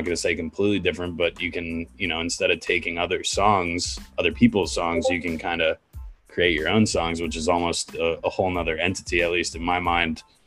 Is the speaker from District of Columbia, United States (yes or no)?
yes; Washington, District of Columbia, United States; I'm from Washington, D.C., Northern Virginia area.